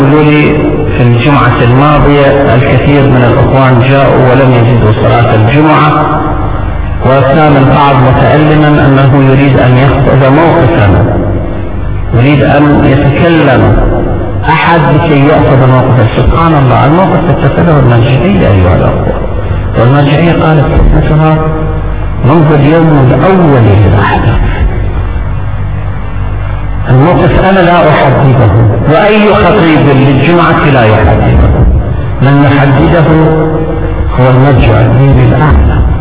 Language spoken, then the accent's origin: Arabic; Iraq; وأن يوحد بيننا جميعا كعراقيين سنة وشيعة، عربا وأكرادا وتركمانا، مسلمين ومسيحيين.